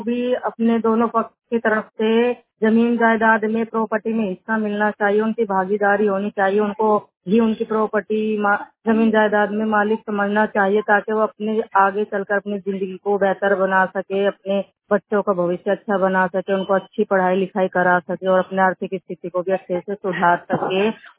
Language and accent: Hindi; Sundarnagar, India; नमस्कार, मैं सुंदरनगर से बिलोंग करती हूँ।